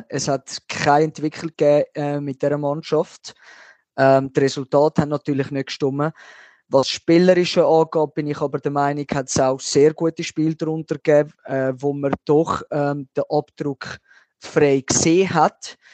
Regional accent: Basel, Basel-Stadt, Switzerland; Ich muss leider sagen, als Basler, das stimmt mich überhaupt nicht positiv im Moment.

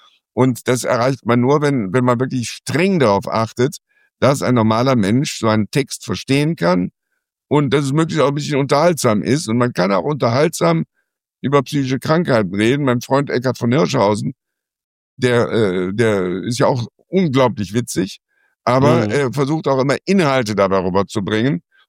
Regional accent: Rhineland, Germany; So heißt das bei uns im Rheinland, tief.

